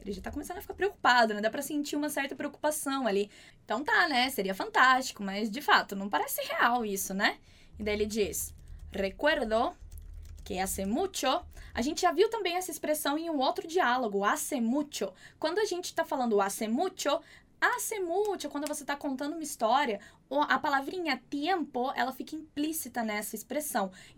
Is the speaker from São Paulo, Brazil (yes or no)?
no; Uberaba, Minas Gerais, Brazil; na minha terra, lá em Uberaba, eles é um dos maiores sítios paleontológicos do Brasil.